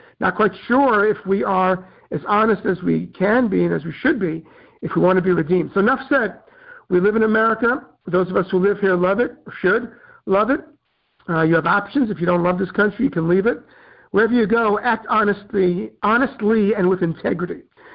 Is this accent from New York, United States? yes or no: yes; New York City, New York, United States; I'm from New York City, and I kind of know what I'm talking about.